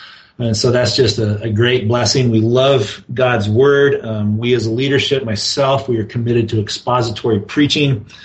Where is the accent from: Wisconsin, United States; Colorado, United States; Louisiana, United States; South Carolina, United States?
Colorado, United States; Fort Collins; Being here, I was raised in Fort Collins, just north of here, about 60 miles.